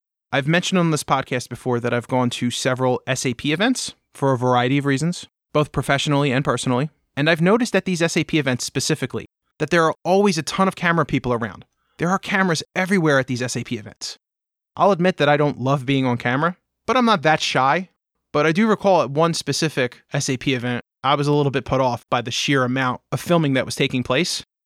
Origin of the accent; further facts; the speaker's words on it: United States; As an American, I think I'm feeling a little bit more sensitive to the GDPR